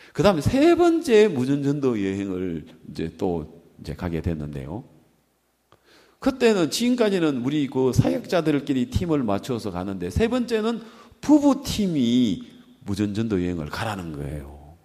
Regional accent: Gyeongsang, South Korea; accent: Gyeongsang; 나 경상도 사람인데 전라도 가가지고는 밥 못 얻어먹겠다 싶으면 되는 거예요.

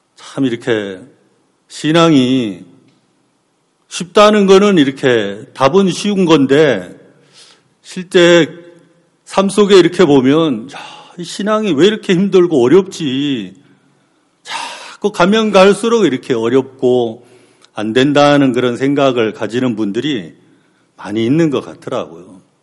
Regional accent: Yanggu, Gangwon, South Korea; 저희 고향이 어딘 줄 아세요? 강원도 양구입니다. 양구.

